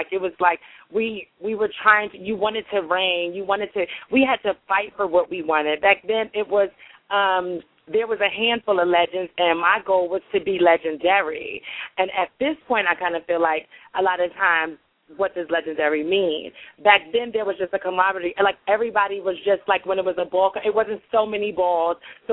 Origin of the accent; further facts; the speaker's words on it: Mount Vernon, New York, United States; and I'm from Mount Vernon, New York. You ain't seen it a lot. Like, I thought it was only two people in Mount Vernon that were gay